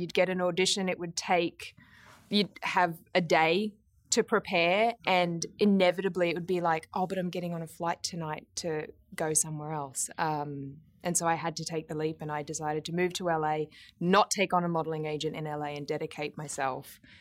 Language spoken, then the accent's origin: English; Brisbane, Queensland, Australia; I grew up in Brisbane in Australia.